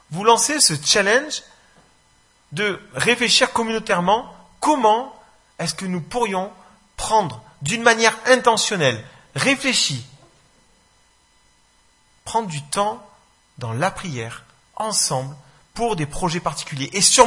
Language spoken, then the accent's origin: French; Marseille, Provence-Alpes-Côte d'Azur, France; Et donc, comme vous l'aurez compris, je suis de Marseille, où on habite dans un petit village à côté avec mon épouse et nos trois enfants.